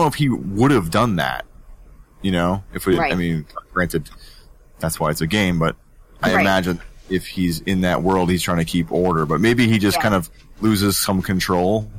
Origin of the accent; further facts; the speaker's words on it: New England, United States; I mean, I'm from New England.